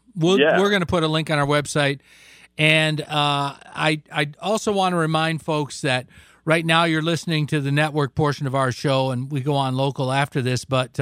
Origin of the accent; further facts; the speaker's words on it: Big Rapids, Michigan, United States; in the home of our alma mater, Fair State, Big Rapids, we're on WBRN, and that's my home country up there.